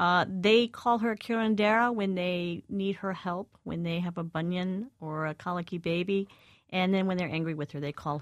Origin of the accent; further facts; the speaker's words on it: the South, United States; And as a Southerner always turns up in my writing